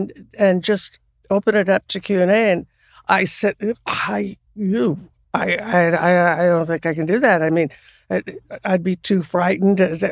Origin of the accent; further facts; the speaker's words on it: Texas, United States; also born or lived in Arkansas; And I'm from Texas and Arkansas, so that came easily.